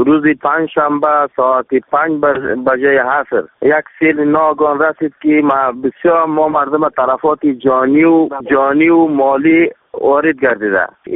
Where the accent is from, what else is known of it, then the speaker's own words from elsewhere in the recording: Yaram, Baghlan, Afghanistan; از ولایت بغلان و ولسوالی جرگه قریه یرم.